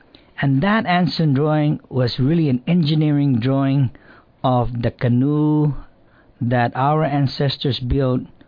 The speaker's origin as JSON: {"language": "English", "town": "Chalan Kanoa", "country": "Northern Mariana Islands", "tie": "born or raised there", "said": "it is an honor indeed to be part of the community where I grew up once. I was born here in Saipan, Chalancanoa"}